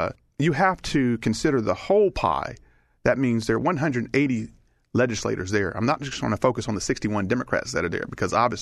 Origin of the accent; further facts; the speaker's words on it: Atlanta, Georgia, United States; I grew up in Atlanta. My father worked for MARTA. He was director of info systems.